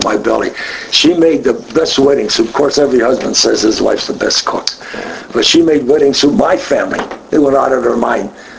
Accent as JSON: {"language": "English", "town": "Youngstown", "region": "Ohio", "country": "United States", "said": "where are you from? I said, Youngstown. And this one guy knew, where did you live? Southside, Chalmers."}